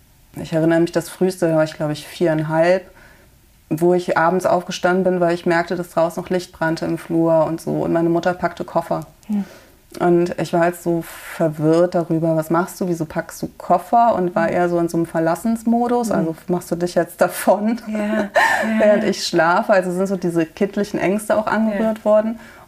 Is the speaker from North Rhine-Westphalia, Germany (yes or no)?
yes; North Rhine-Westphalia, Germany; Ich bin ein Kind der 80er Jahre. Ich bin in Nordrhein-Westfalen aufgewachsen.